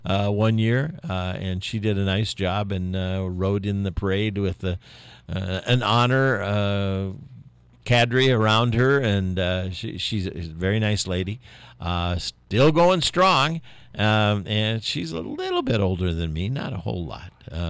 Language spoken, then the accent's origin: English; Valparaiso, Indiana, United States; Now, many of you know that I'm from Valparaiso, Indiana, which is where Orville Redenbacher lived. Orville was one of my father's parishioners.